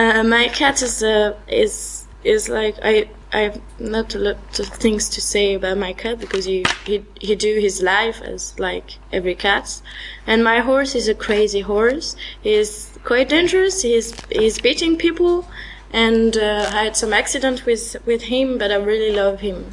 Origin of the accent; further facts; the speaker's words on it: France; English is a second language; now in England, United Kingdom; I'm from France and I came in England in July to study English.